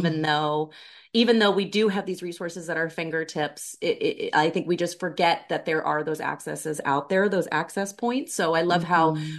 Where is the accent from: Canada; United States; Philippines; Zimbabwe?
Canada; I am Canadian too. I'm so sorry. I'm like, I am Canadian.